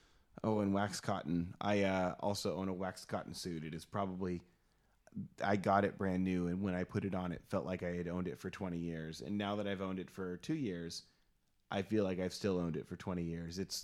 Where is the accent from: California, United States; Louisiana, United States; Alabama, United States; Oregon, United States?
Oregon, United States; moved away; I grew up in Oregon, and when I moved to the Bay Area, I went for a very long time without riding motorcycles